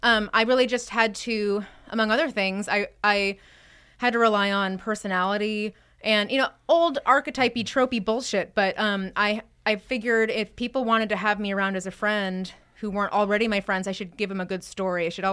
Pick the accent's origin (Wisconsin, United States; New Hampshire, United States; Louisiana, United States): New Hampshire, United States; New Hampshire.